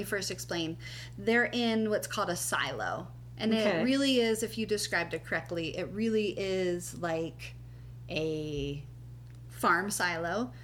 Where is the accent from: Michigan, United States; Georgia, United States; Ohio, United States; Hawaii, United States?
Ohio, United States; which my husband says I say those words weird because I'm from Ohio.